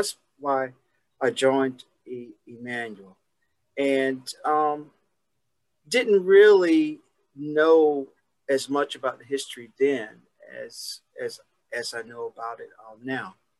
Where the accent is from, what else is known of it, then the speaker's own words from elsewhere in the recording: Darlington, South Carolina, United States; also born or lived in Charleston; And I'm not from Charleston originally. I'm from a very small town in South Carolina.